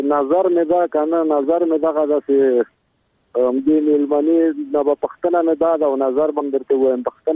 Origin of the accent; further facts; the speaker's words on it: Qarghayi, Laghman, Afghanistan; در سره پاړي کاکې د لغمان د قرغیو.